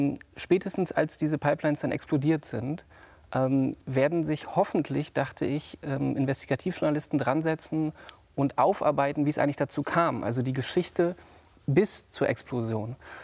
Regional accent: Mecklenburg-Vorpommern, Germany; born there; erstmal in Mecklenburg-Vorpommern, wo ich wohne zum Teil, wo ich geboren bin, wo ich mich so ein bisschen auskenne

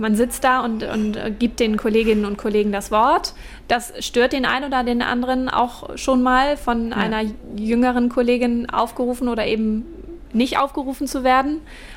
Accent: Rendsburg, Schleswig-Holstein, Germany; born there; Genau, nee, in Rendsburg bin ich geboren.

